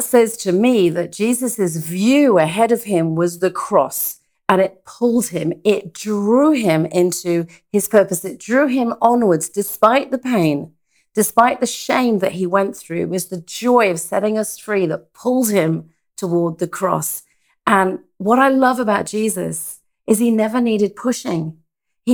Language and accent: English; England, United Kingdom; moved away as an adult; When I moved here from England those years ago, the first few years I really, really wrestled with.